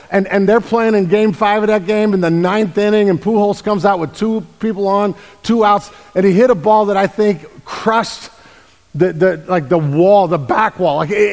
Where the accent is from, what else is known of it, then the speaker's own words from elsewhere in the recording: St. Louis, Missouri, United States; I'm a homer, so I like my hometown teams. And therefore, I really, really, really do like the St. Louis Cardinals.